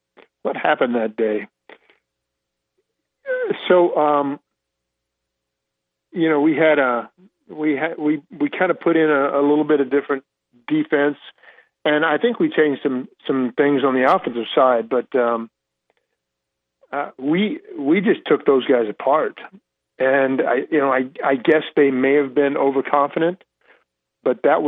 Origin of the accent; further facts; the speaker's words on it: Fayetteville, Arkansas, United States; born there; I was born in Fayetteville, you know, so I don't think any of my friends, any of my teammates, any of my opponents thought that I was going anywhere but the Arkansas Razorbacks.